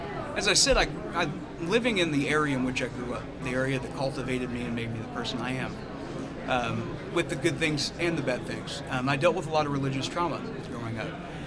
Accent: Linton, Indiana, United States; I'm from Linton, Indiana. The church that I am currently serving in is called Jasonville United Methodist Church. Funny thing is, it's only about a hop, skip, and a jump from Linton. So I'm sort of serving in the community that I grew up in.

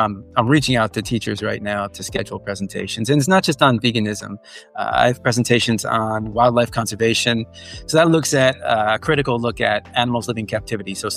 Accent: New Jersey, United States; New Jersey.

